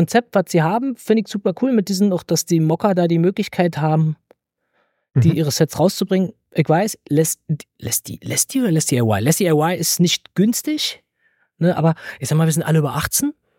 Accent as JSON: {"language": "German", "country": "Germany", "tie": "born or raised there", "said": "ich bin im Osten groß geworden, solche Feiertage kannten wir nicht"}